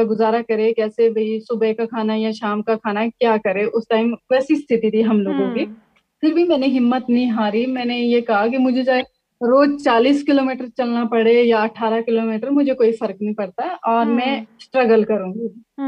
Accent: Tharjun, Himachal Pradesh, India; और मैं ग्राम पंचायत थरजून की रहने वाली हूँ, ब्लॉक गोहर, डिस्ट्रिक्ट मंडी.

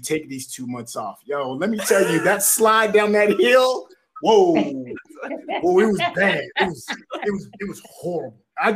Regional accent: Tennessee, United States; I grew up in Tennessee. I lived in the South my whole life.

